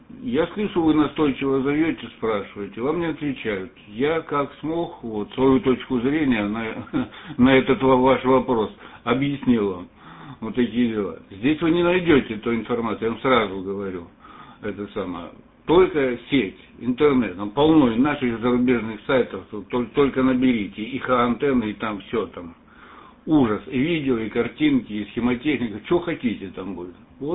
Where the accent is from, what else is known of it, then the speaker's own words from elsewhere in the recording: Mineralnye Vody, Stavropol Krai, Russia; Я сам родом с Северного Кавказа, вот, с Каменвод.